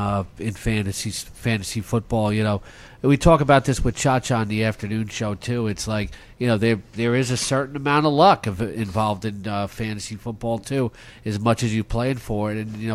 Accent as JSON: {"language": "English", "country": "United States", "said": "I said, I'm an American."}